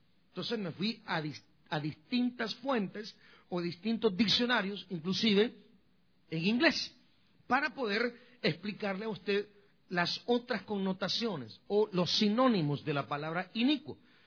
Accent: El Progreso, Guatemala; la bomba que se detonó fue hecha en El Progreso, en mi pueblo, fíjate, para que se den cuenta la capacidad que tenemos hoy.

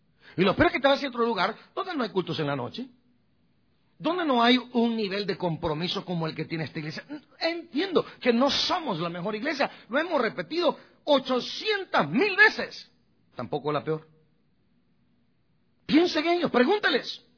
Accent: Guatemala; Sí, yo como soy guatemalteco, a mí no me importa esa palabra, ¿verdad?

